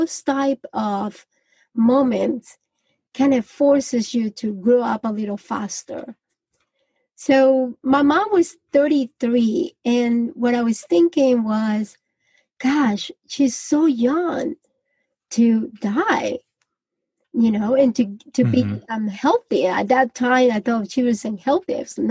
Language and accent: English; Colombia; I'm from Colombia, South America, and I'm very proud of that.